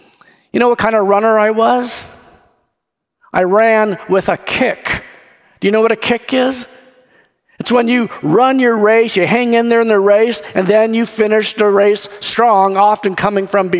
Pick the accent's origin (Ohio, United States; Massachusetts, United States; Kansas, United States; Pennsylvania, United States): Kansas, United States; people ask me, where are you from? I proudly tell them, I'm from Kansas. I choose to be a Kansan.